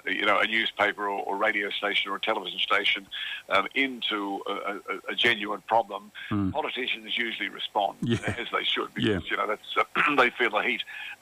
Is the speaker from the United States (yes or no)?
no; Australia; I'm an Australian